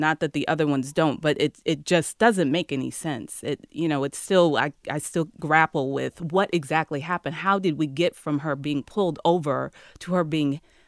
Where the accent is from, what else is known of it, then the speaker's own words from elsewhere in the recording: Chicago, Illinois, United States; I mean, I'm from Chicago. I know the South Side. That's where I grew up.